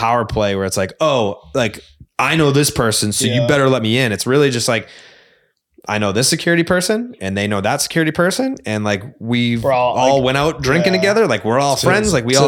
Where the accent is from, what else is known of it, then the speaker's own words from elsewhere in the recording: Massachusetts, United States; accent: Boston; Yeah, like my Boston accent was like very, very, very, very, very